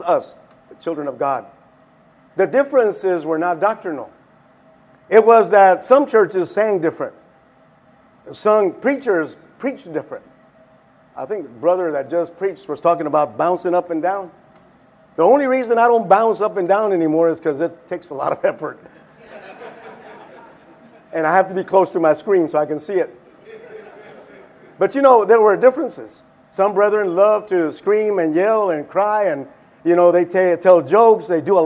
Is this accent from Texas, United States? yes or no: yes; Texas, United States; I grew up in West Texas.